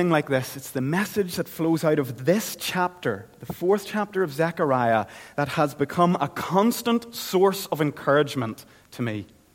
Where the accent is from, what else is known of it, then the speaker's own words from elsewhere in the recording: Ireland; kind of like my home country. Ireland got divided into Northern Ireland and the Republic of Ireland.